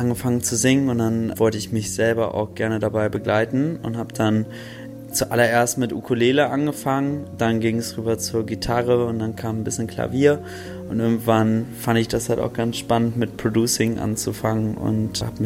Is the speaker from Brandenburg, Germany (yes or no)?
no; Hamburg, Germany; ich komme aus Hamburg